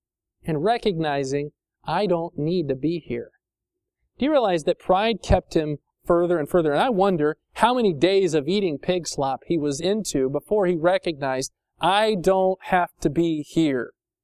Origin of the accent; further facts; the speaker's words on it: Indiana, United States; My parents lived in farm area where I grew up in Indiana.